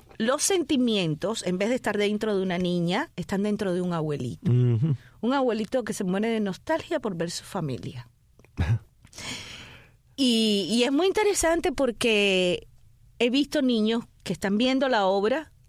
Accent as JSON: {"language": "Spanish", "region": "Havana", "country": "Cuba", "tie": "born or raised there", "said": "Nací en La Habana, en Marianao"}